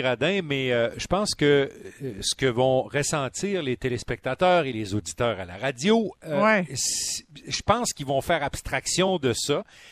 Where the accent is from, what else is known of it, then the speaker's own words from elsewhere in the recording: Quebec, Canada; le hockey, chez nous au Québec.